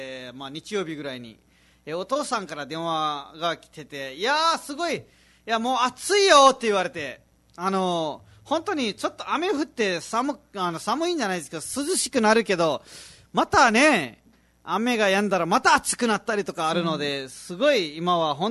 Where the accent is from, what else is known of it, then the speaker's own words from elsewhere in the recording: Nepal; Japanese is a second language; 実はネパール人なので、はい、道がないところもあっていっぱい苦しんでる、ことがあります。